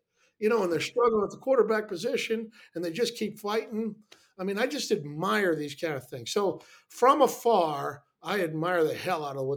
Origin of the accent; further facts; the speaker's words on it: Pittsburgh, Pennsylvania, United States; And I grew up in Pittsburgh with the Pittsburgh Steelers.